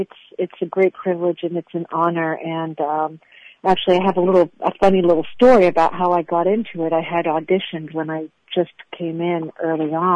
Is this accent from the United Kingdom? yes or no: no; France; I grew up in France, actually, so, you know, you may not tell from my fake American accent, but I actually grew up in France